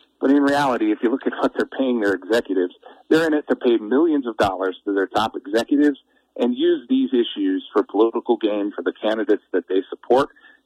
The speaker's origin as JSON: {"language": "English", "region": "Wisconsin", "country": "United States", "tie": "born or raised there", "said": "And here in my home state of Wisconsin, and I know you guys have similar experiences in Montana, the wolves are decimating our deer population."}